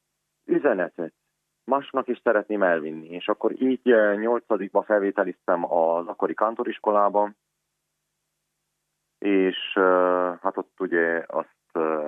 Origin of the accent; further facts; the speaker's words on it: Ciumani, Harghita, Romania; also born or lived in Gheorgheni; 1978. decemberében születtem Gyergyószent Miklóson. 9 hónapos koromban a szüleim elváltak, így egy Gyergyócsoma falvára költözött a család egyik része, és a nagyszüleimnél nevelkedtem. Gyergyócsoma falván ott végeztem az általános iskolát és az 5-8-at is.